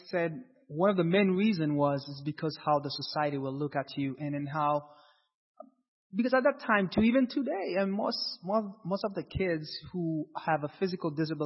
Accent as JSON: {"language": "English", "town": "Port-au-Prince", "region": "Ouest", "country": "Haiti", "tie": "born or raised there", "said": "I grew up in Haiti."}